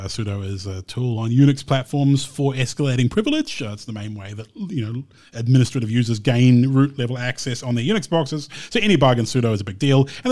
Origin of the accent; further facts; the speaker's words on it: New Zealand; It's only as a New Zealander, I'm honour bound to point out Lord of the Rings.